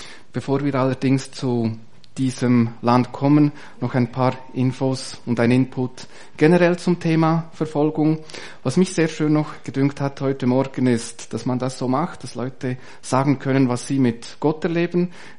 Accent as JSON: {"language": "German", "region": "Bern", "country": "Switzerland", "lives_now": "Lucerne, Switzerland", "said": "ich komme aus dem Kanton Bern, wohne inzwischen in Luzern."}